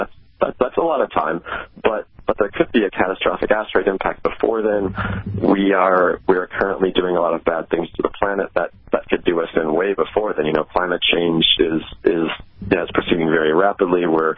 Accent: Arizona, United States; I grew up like in Arizona, and there was pretty pristine desert right around my family's house.

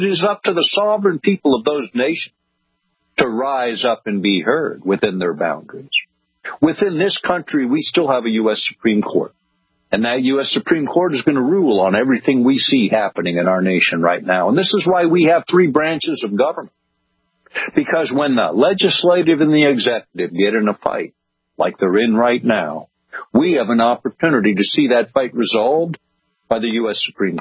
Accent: United States; And in my view, as an American, they can be an advisory group, but they have no right to legislate a thing that affects me

